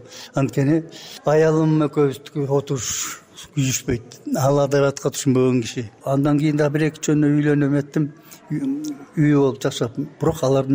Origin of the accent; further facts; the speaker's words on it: Bystrovka, Chuy Region, Kyrgyzstan; мен орустун арасында туулуп өсүм да. Быстровка деген биздин Кемер районунун борбору 80% эли орус болчу.